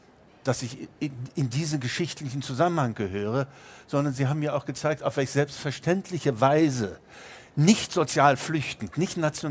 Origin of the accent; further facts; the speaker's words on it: Germany; Ich bin ja 1943 geboren, also in der Nachkriegszeit aufgewachsen in der DDR.